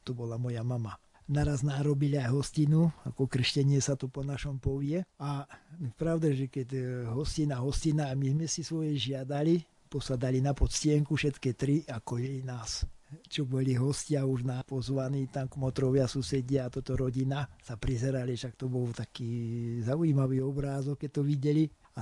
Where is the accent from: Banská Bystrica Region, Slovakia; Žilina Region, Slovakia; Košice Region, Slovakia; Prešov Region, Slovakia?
Banská Bystrica Region, Slovakia; Hrušov; Som z juhu stredoslovenského kraja, z okresu Veľký Krtíš, dedinka Hrušov.